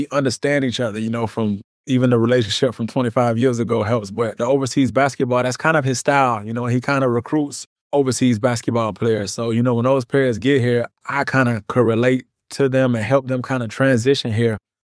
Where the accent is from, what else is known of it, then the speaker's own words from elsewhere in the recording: Florida, United States; First, FIU, I'm from South Florida, you know, obviously, so I respect every school and college down here.